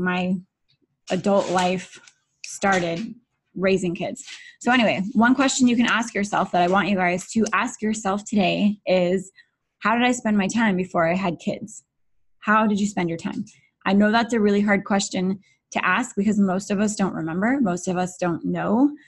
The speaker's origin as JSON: {"language": "English", "region": "Alaska", "country": "United States", "tie": "born or raised there", "said": "And I grew up in Alaska. I would do things like go hike a mountain before school."}